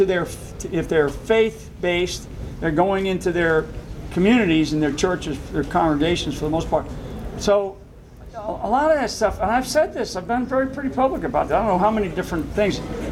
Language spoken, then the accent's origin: English; Rhode Island, United States; I'm originally from Rhode Island.